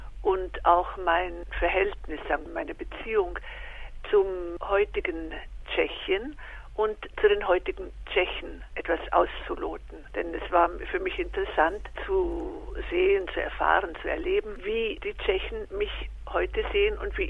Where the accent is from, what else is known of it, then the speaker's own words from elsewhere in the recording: Lower Saxony, Germany; also born or lived in Bohemia; now in Italy; d, in Niedersachsen, in einem Bauerndorf gelebt.